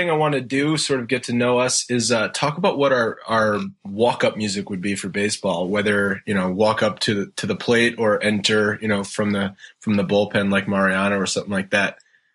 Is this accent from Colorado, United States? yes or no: no; Rhode Island, United States; I grew up in Rhode Island